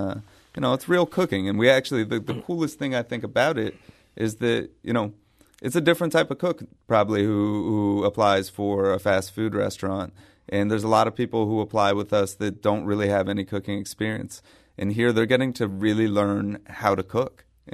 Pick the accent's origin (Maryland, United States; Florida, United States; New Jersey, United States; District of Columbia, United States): District of Columbia, United States; Washington; We were looking at Washington, D.C., which is my hometown